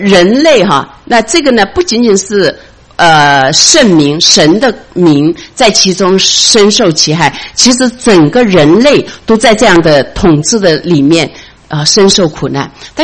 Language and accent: Chinese; China; 那现在我们中国人再进去一大批哈